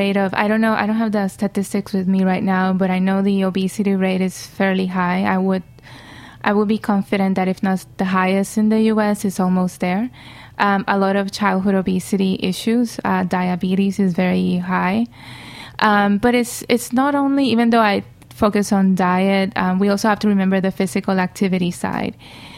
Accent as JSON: {"language": "English", "town": "San Juan", "country": "Puerto Rico", "said": "I'm from San Juan, the capital, and you would go to different towns in the island"}